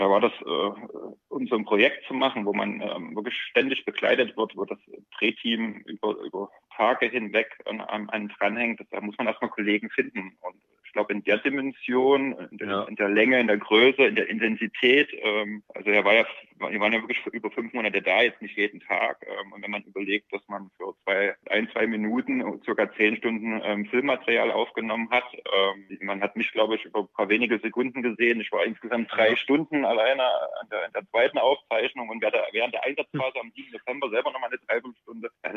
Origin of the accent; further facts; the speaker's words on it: Freital, Saxony, Germany; now in Leipzig, Germany; In Leipzig bin ich erst seit 2001. Ich komme aus Freital bei Dresden